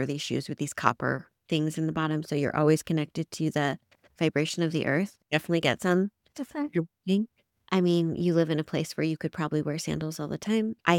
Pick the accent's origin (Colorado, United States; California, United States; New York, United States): Colorado, United States; I grew up in Colorado.